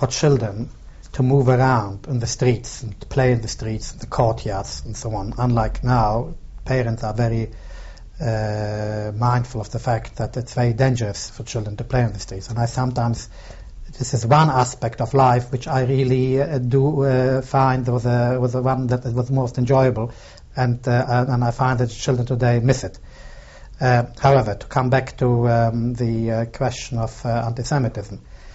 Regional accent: Poland; first of all, in Poland, there were not many cars about. In my hometown, there were very, very few cars.

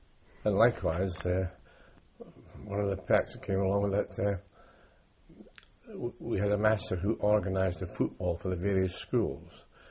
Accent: Edinburgh, Scotland, United Kingdom; moved away as an adult; I was born in Edinburgh on the 10th of March 1923.

